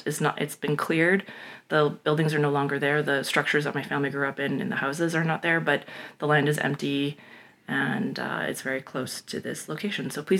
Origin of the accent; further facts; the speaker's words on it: Edmonton, Alberta, Canada; also born or lived in Calgary; I was born in Calgary, in Mokensis, and raised in Amiskwichi, Waskahegan in Edmonton. And my family comes from Fort McMurray, we're Métis.